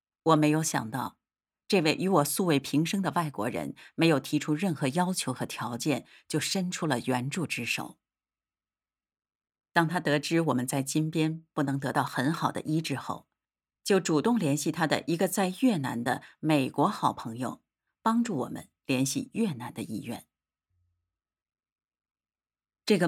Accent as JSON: {"language": "Chinese", "country": "Cambodia", "said": "他们知道我们是柬埔寨人"}